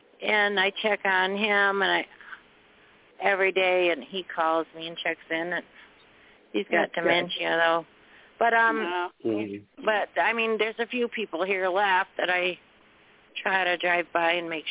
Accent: Saginaw, Michigan, United States; Like Saginaw, my hometown, they own their water department, and it's really beautiful.

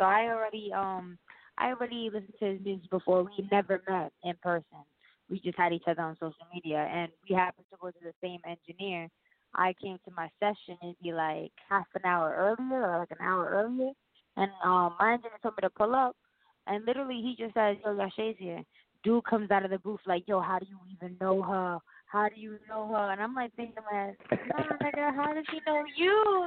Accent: New York City, New York, United States; I come from Queens, New York City. And if you don't know, now you know. I'm super New York, Yankee Stadium, Shea Stadium.

